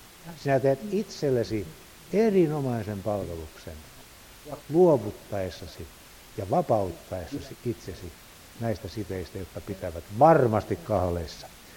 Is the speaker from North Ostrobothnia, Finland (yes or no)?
no; Kullaa, Satakunta, Finland; kun olen maataloudesta kotoisin, meillä oli pieni maapaikka siellä Kullaalla